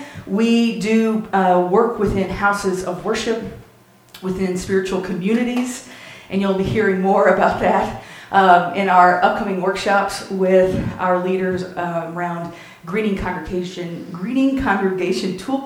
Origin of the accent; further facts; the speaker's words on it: Birmingham, Alabama, United States; So I come from the South, and I come from Birmingham, Alabama, and I'm surrounded by storytellers.